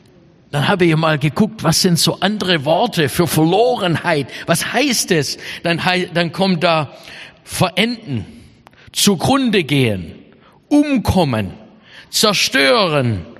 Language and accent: German; Baden-Württemberg, Germany; Ja, das ist doch unsere Auffassung oft als Schwabe.